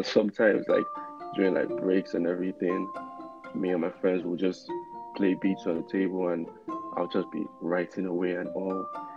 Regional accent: Nigeria; also born or lived in Lewisham, England; like you said. I'm a rapper from Nigeria, born in Lewisham, England.

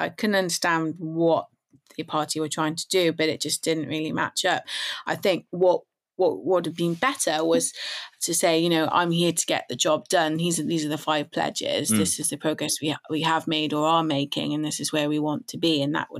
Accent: Wales, United Kingdom; I'm from Wales and, you know, the wait times for treatment here are absolutely horrendous.

